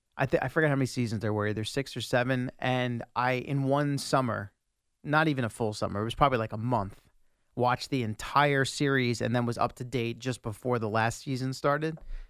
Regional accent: United States; That's my right as an American

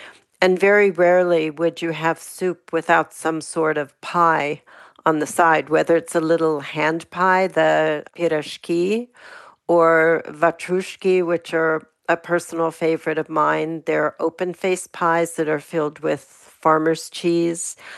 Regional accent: Pittsburgh, Pennsylvania, United States; I think it's probably because I grew up in Pittsburgh.

